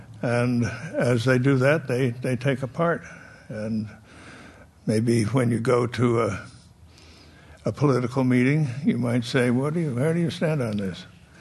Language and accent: English; California, United States; Being from California, I was from California as Secretary of State.